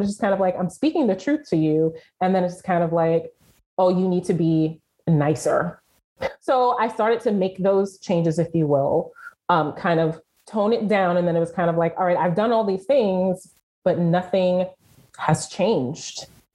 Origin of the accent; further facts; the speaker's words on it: Bronx, New York, United States; even telling people that I was from the Bronx was like, let alone telling them that I grew up in the projects. I was just like, yeah, I'm from the Bronx.